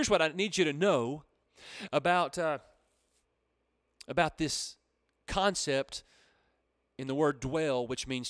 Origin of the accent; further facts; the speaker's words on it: Texas, United States; Okay, so I'm from East Texas, and we talk a little different down here, y'all.